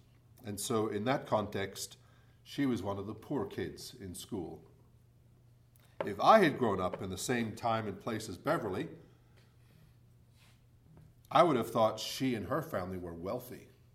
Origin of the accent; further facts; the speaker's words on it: Scotland, United Kingdom; also born or lived in Northern England; Growing up in Scotland and Northern England, I was well aware that our family was poor.